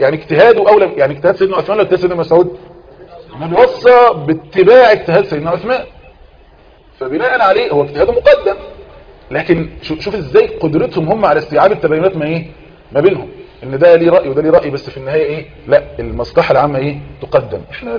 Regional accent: Egypt; احنا مثلا كمصريين

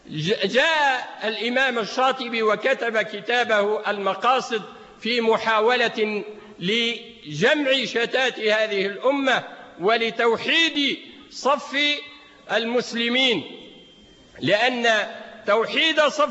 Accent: Tunisia; ولا يقول المثل عندنا في تونس

